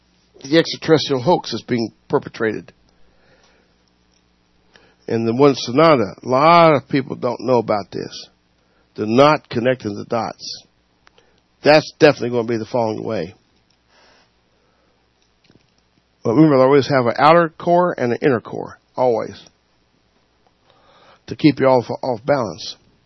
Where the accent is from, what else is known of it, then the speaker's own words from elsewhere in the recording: West Jefferson, North Carolina, United States; I went to West Jefferson, North Carolina, way up in the mountains. It's my hometown, actually.